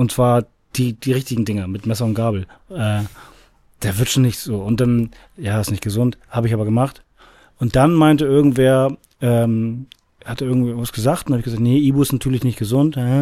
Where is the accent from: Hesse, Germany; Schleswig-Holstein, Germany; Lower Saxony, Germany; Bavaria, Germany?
Schleswig-Holstein, Germany; Ahrensburg; Ich komme aus Arnsburg.